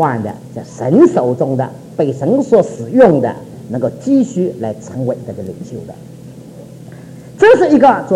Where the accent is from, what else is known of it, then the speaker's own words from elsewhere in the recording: China; 虽然我是根本在中国出生的，就这个环境都是长大的